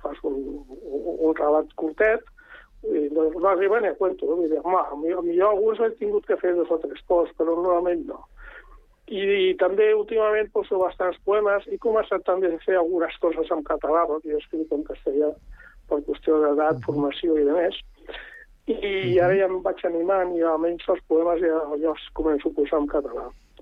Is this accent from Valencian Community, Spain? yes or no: no; Barcelona, Catalonia, Spain; now in Terrassa, Spain; jo soc de Barcelona, vivia a Barcelona.